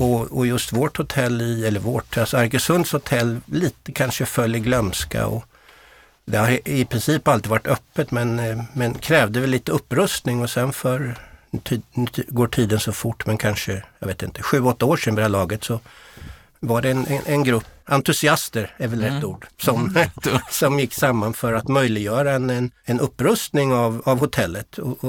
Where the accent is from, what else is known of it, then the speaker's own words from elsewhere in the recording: Linköping, Östergötland, Sweden; född och uppvuxen i Linköping, en trevlig stad i Östergötland.